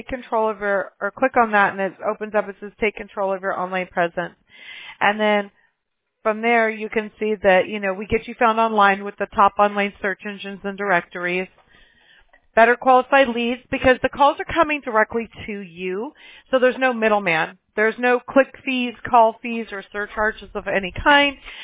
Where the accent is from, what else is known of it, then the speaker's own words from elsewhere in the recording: Alabama, United States; I'm originally from Alabama, so I know all about the humidity and things like that from the south